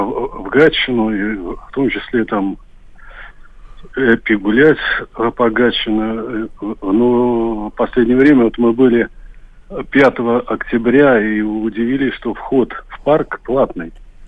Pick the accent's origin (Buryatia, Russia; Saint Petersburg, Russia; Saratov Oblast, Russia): Saint Petersburg, Russia; Я родился и живу в Петербурге, уже пенсионер.